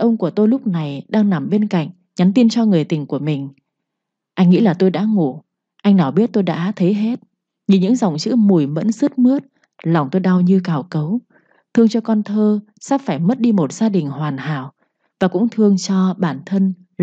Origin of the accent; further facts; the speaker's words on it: Mekong Delta, Vietnam; Quê của tôi ở miền Tây, vùng đất của những con người nông dân hiền lành chất phác và vô cùng hiếu khách.